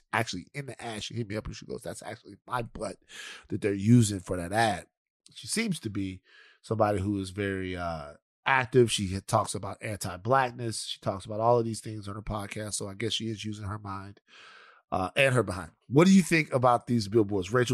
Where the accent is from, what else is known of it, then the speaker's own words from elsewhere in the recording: the South, United States; You remember, I'm from the South.